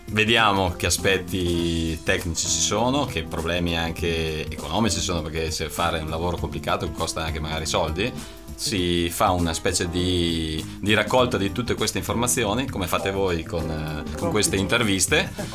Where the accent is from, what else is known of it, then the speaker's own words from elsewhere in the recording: Belluno, Veneto, Italy; non sono originario di Trento ma sono di Belluno originario